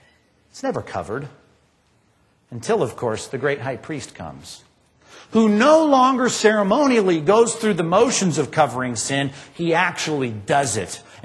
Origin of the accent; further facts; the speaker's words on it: Long Beach, United States; When I was growing up in Long Beach, I had a lot of aspirations as a child for what I would do when I grew up, you know.